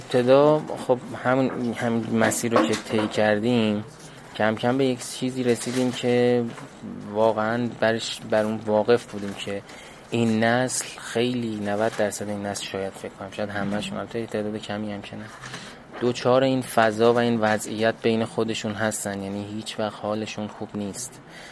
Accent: Kashan, Isfahan, Iran; now in Tehran, Iran; ما هممون اهل کاشان هستیم، حالا یه سری تهران زندگی می‌کنیم ولی همه اهل کاشان هستیم، یعنی تئاتر رو از کاشان شروع کردیم

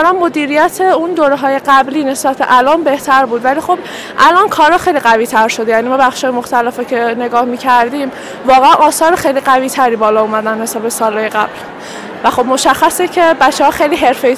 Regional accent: Isfahan, Iran; now in Sanandaj, Iran; من اصفهانی هستم. والا اصفهان که خب خیلی خوبه.

